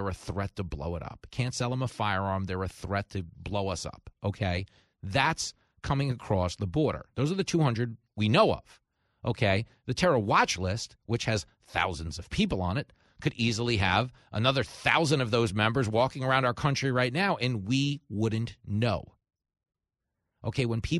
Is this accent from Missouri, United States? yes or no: no; New York, United States; Look at my hometown of New York, where they just indicted a guy on the subway who was protecting women and children against a zombie attacker.